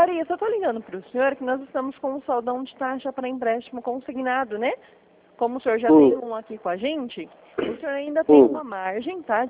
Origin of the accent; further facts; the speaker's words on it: Presidente Prudente, São Paulo, Brazil; eu sou aqui de Prudente.